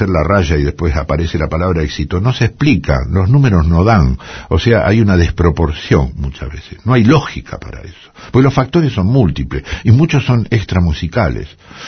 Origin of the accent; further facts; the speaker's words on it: Argentina; now in France; Soy hijo de un carpintero bandoneonista con quien aprendí. Soy un argentino que vive en Francia.